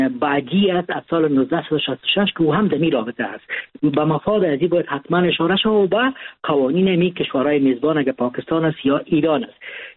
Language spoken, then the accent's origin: Persian; Afghanistan; ما افغان هستیم